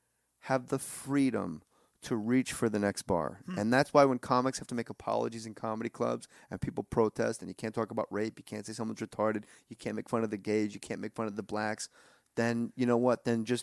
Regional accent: New Jersey, United States; that's what spoke to me growing up in Jersey as an outcast. I was a wrestler.

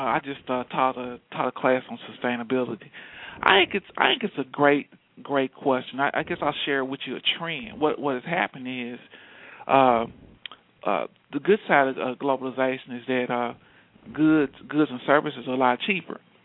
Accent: Shreveport, Louisiana, United States; I'm actually from North Louisiana. I'm from Shreveport.

